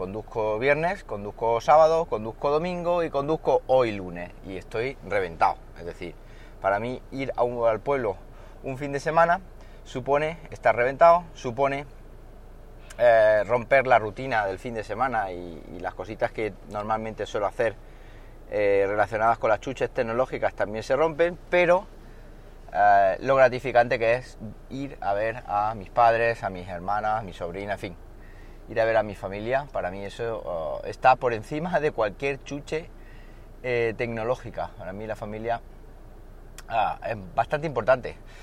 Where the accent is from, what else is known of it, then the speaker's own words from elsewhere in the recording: Siles, Andalusia, Spain; En mi pueblo, Siles, Jaén. Yo no soy de Linares, aunque lo parezca. Pero mi origen es un pequeño pueblo de la Sierra de Segura, al norte de la provincia de Jaén. Muy bonito, un pueblo de 3.000 habitantes, escondido entre montañas